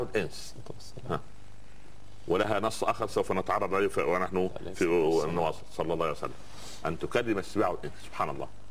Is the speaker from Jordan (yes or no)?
no; Egypt; عندنا في مصر